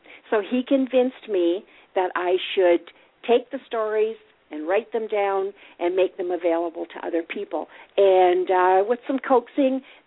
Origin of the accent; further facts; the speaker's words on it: Canada; Being a Canadian, we had a problem with the Canadian words, the Canadian spelling.